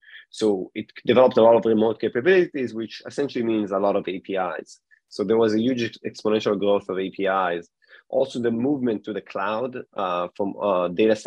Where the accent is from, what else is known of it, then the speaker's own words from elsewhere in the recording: Israel; English is a second language; now in United States; I was born and raised in Israel. Before I moved to the States, I spent a number of years in the elite security units of the IDF, the Israeli Defense Forces